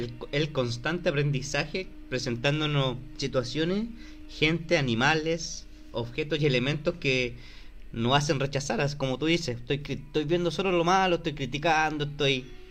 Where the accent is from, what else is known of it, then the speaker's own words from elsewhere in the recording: Chile; Entonces, lo único que hacemos como chilenos es andar suponiendo lo que va a pasar.